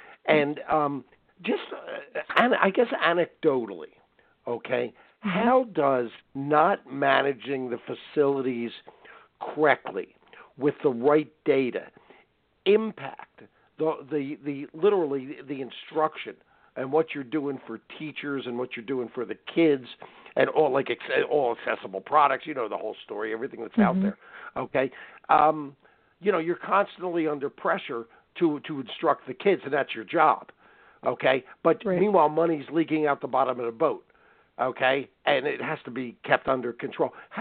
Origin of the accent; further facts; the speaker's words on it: Philadelphia, Pennsylvania, United States; And I lived in Philadelphia. Okay, I grew up in Philly, and we used every part of the street for our sports, and there was no organized anything.